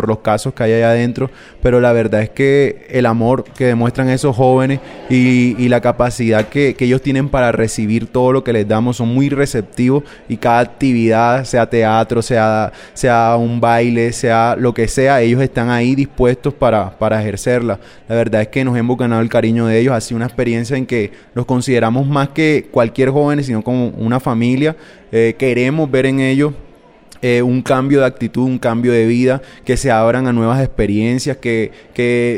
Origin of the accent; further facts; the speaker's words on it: Barranquilla, Atlántico, Colombia; vengo de la ciudad de Barranquilla.